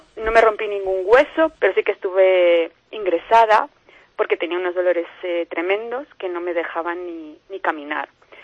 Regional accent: León, Castile and León, Spain; porque yo trabajo en Madrid, aunque yo soy de León.

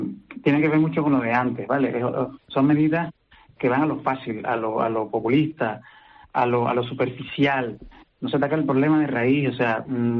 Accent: Venezuela; now in Spain; yo soy venezolano, llevo 20 años aquí, pero yo viví de cerca todo el tema de Chávez y tal.

